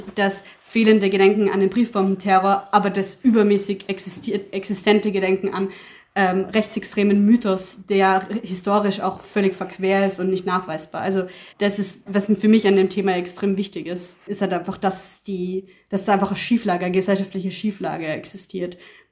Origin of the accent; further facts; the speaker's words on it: Salzburg, Austria; Ich bin in Salzburg aufgewachsen.